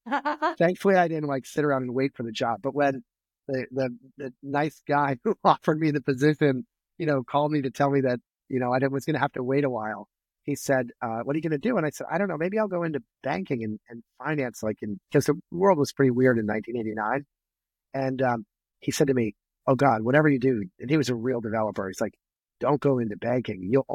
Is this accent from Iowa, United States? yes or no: no; Darien, Connecticut, United States; I grew up in Darien. So it's really been kind of a privilege to be able to work on this transformational project that, you know, has profound impact on my hometown, where I grew up, and actually where I'm now raising